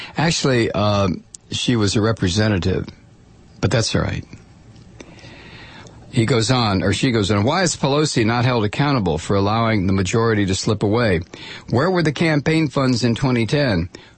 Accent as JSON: {"language": "English", "town": "Brooklyn", "region": "New York", "country": "United States", "tie": "born or raised there", "said": "I grew up half crazy in Brooklyn, New York."}